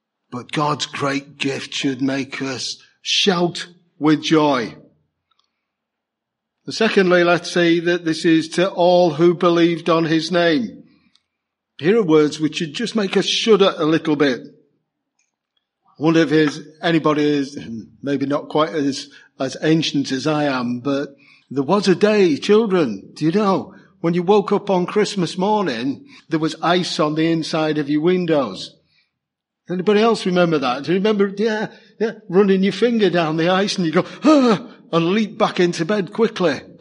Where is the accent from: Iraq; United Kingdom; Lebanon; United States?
United Kingdom; Liverpool, North West England; I'm a big city boy. I'm from Liverpool.